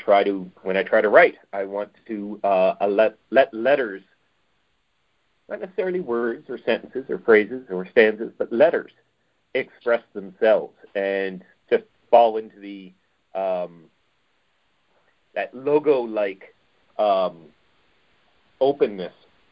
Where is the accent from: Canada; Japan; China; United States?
Canada; I joke that it's a manifesto, but as I'm Canadian, it starts with the word "please."